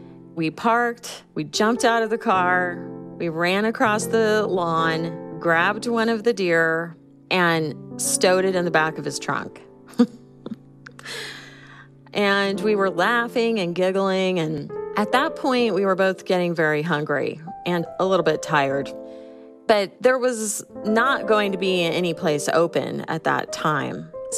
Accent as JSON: {"language": "English", "region": "Illinois", "country": "United States", "tie": "born or raised there", "said": "I was in college and had returned to my hometown in rural Southern Illinois."}